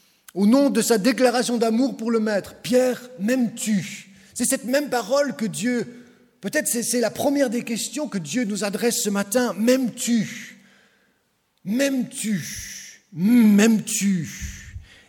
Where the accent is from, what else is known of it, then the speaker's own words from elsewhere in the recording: Switzerland; on est Suisse, quoi. Je pense qu'à Reconvilier, comme dans le canton de Vaud, on reste des gens prompts à une forme de neutralité, de pacifisme